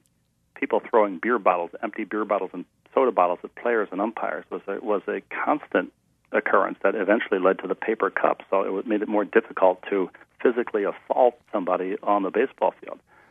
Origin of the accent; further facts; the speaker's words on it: Minneapolis, Minnesota, United States; And even though I grew up in Minneapolis, outside of Minneapolis, my mom never sort of left Cincinnati.